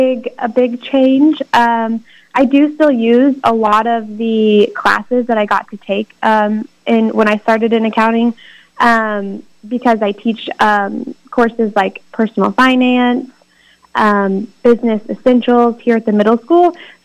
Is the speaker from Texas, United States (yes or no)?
no; Missouri, United States; Yeah, I actually am originally from Missouri. I grew up in a small town right in kind of the middle of Missouri.